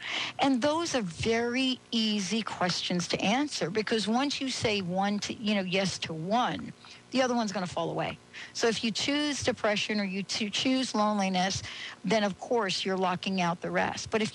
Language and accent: English; Bronx, New York, United States; I am a girl from the Bronx. You know … from the Bronx. And let me tell you how that story begins. You know, I grew up in the projects. My folks came in from another country.